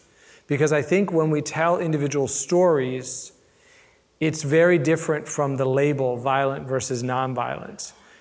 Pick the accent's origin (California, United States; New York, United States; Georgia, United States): Georgia, United States; Atlanta; also born or lived in Washington, District of Columbia, United States; I grew up in Atlanta and I spent my professional life in DC